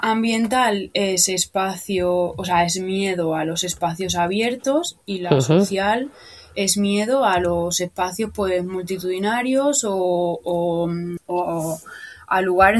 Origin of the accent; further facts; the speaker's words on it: Extremadura, Spain; yo he estado haciéndolo en otras ciudades donde yo he vivido, pero llevo un tiempo viviendo en Extremadura, que es mi tierra